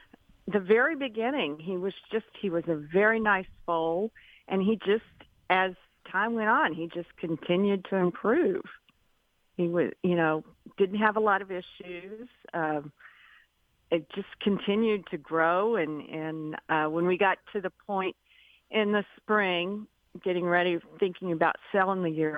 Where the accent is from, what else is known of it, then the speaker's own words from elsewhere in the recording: Louisville, Kentucky, United States; Well, growing up in Louisville, the Derby, it's just, even though my parents had nothing to do with horses or anything like that, I'm from a family of educators and ministers.